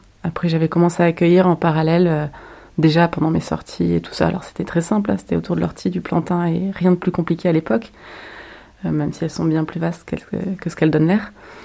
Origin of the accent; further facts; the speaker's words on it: Nouvelle-Aquitaine, France; now in Ardèche, France; Je viens du Béarn, voilà, dans le 64. Donc j'ai grandi plutôt dans les montagnes, dans le milieu montagnard. Et j'ai un peu bougé partout en France avant d'atterrir en Ardèche à l'arrivée de mon enfant.